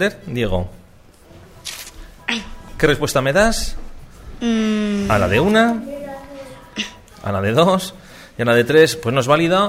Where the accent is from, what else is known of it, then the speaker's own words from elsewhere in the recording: France; Spanish is a second language; yo es que de inglés no, yo soy francés